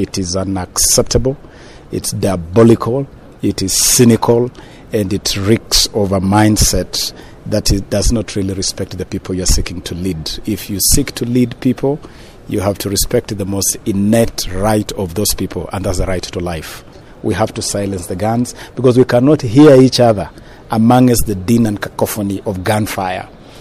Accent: Kenya; I am a Kenyan.

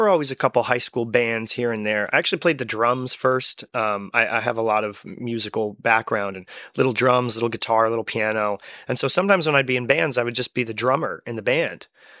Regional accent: Massachusetts, United States; I grew up here where I am right now in the Berkshires, in Berkshire County, Massachusetts, sort of Western Mass, west of Boston and, you know, 3 hours north of New York.

